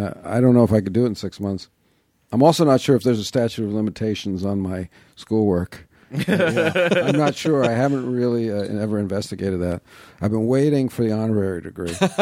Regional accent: New York, United States; I grew up in New York, yeah.

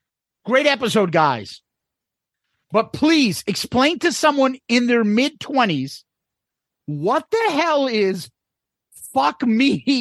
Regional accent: Dublin, Leinster, Ireland; accent: Dublin; It sounds like you're slagging my Dublin accent.

